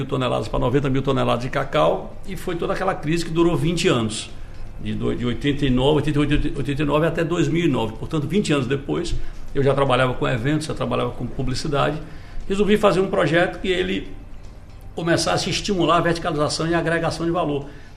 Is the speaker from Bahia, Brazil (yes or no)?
yes; Bahia, Brazil; Eu sou da cidade, é da Bahia.